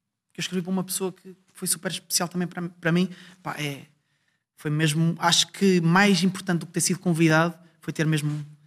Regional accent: Ovar, Aveiro, Portugal; há uma noite em Ovar, eu sou de Ovar

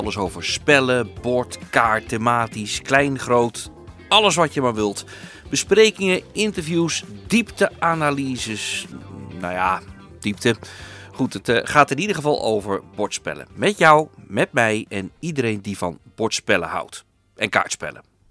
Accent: Holland, Netherlands; En ook niet op het verschil dat wij als Hollanders op zondagmorgen al in rijen van 7 voor de deur liggen voor de openingstijd.

